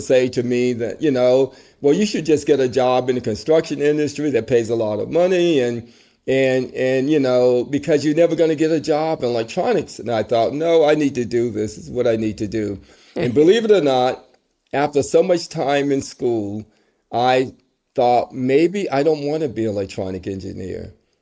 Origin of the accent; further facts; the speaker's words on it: Tuscaloosa, Alabama, United States; As a young adult, I grew up in Tuscaloosa, Alabama, one of the hottest radio stations, WTUG.